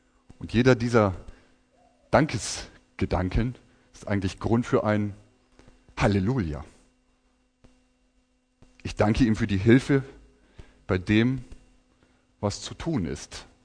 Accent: Northern Germany, Germany; Als Norddeutscher, der nie Hannover, den Breitengrad von Hannover übertreten hat, kam ich das erste Mal nach Köln

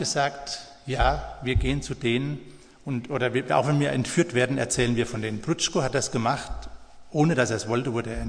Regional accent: Germany; Und haben gesagt, ich bin kein Gringo, ich bin Deutscher.

